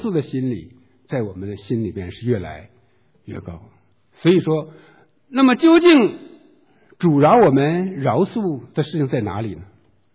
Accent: China; 我们作为中国人啊

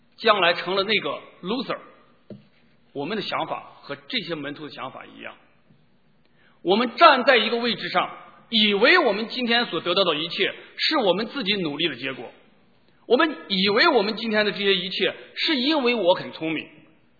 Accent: China; 这个思想其实在我们中国人心里边其实蛮深的。

